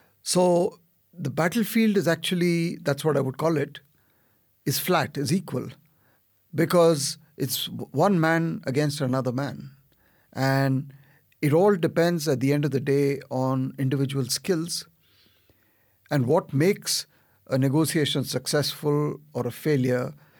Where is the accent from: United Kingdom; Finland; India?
India; as India grew in stature, as an Indian diplomat, you definitely had more of a role to play.